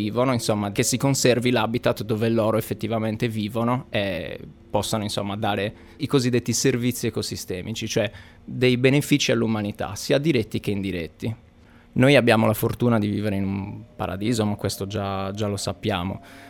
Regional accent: Cagliari, Sardinia, Italy; Sono cagliaritano dalla nascita e ho vissuto tutta la mia vita pressoché a Cagliari, o perlomeno avendo Cagliari come base.

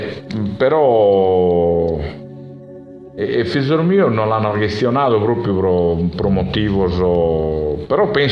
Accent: Milan, Lombardy, Italy; born there; io sono sardo da tutti gli effetti. No, sono nascito in Milano, ma qualsiasi cosa è sempre per la Sardegna.

